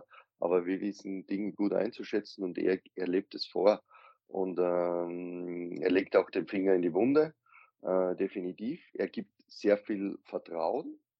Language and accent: German; Austria; dann der Co-Trainer ist Österreicher, ich bin Österreicher